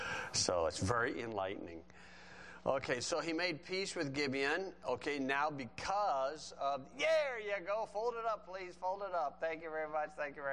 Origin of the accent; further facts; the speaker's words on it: Hebron, Indiana, United States; I'm from Hebron, Indiana.